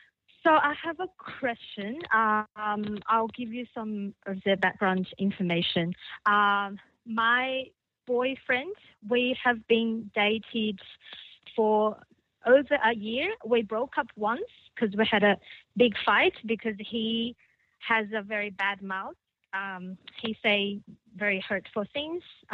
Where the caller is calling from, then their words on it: Sydney, New South Wales, Australia; Oh, I'm just saying I'm calling from Australia, Sydney.